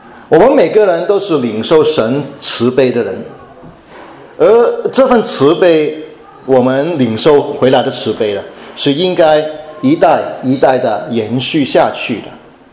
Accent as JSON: {"language": "Chinese", "country": "Hong Kong", "said": "至少我是香港人"}